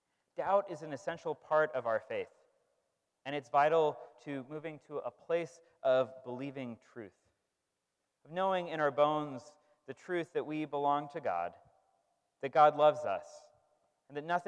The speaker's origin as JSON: {"language": "English", "region": "Oregon", "country": "United States", "tie": "born or raised there", "said": "I grew up in Oregon, but I learned about Philadelphia and the Quakers here that were part of the abolitionist movement."}